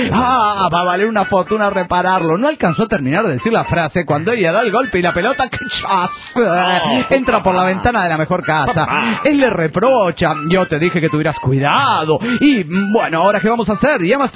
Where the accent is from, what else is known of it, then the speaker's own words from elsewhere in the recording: Yucatán, Mexico; de Yucatán.